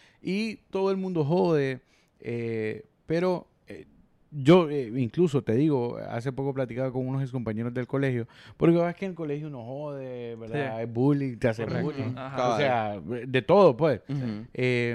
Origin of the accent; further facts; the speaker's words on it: Honduras; Y aquí como somos los hondureños, de que estamos tan expuestos, ¿verdad?